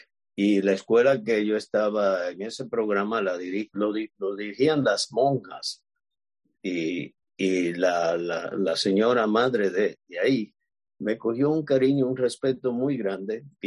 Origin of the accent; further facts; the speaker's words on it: Cuba; yo vine de Cuba para encontrar la iglesia